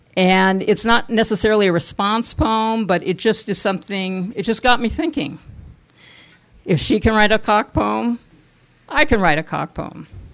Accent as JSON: {"language": "English", "region": "California", "country": "United States", "tie": "born or raised there", "said": "I was raised in California, and as a lot of you know, I do write a lot about that state of mind"}